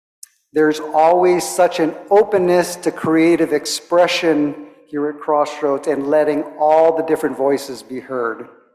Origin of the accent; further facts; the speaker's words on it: Kailua, Hawaii, United States; I grew up in Kailua, just a few blocks away from the Ulupo He'iau